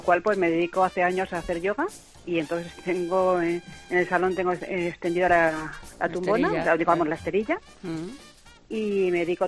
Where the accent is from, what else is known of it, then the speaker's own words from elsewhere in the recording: Cabo de Gata, Andalusia, Spain; Bueno, de primero, para saber que yo también soy de Almería.